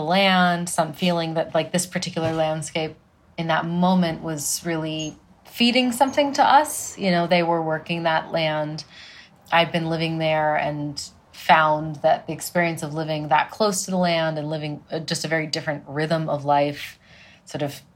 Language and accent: English; Washington, United States; So I was born outside Seattle before Seattle got big. So when I was a young kid, I was able to just kind of run around outside a lot